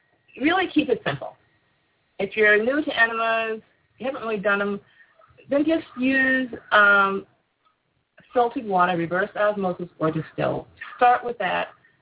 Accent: Syracuse, New York, United States; I'm from Syracuse, so I'm familiar with the Syracuse market.

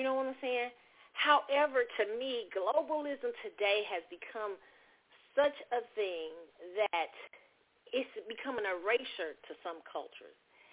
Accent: Kansas City, Missouri, United States; I grew up in the Midwest in Kansas City.

